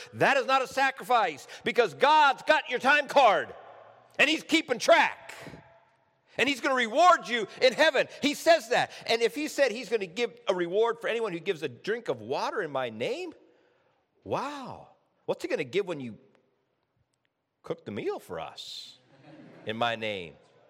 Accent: Clona, Iowa, United States; So I grew up in Clona, Iowa, a farming community.

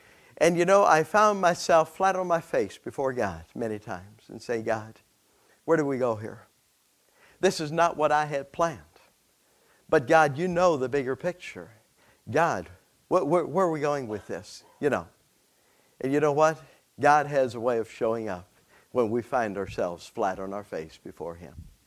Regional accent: Ohio, United States; we have we were born and raised in Ohio, Holmes County, Ohio.

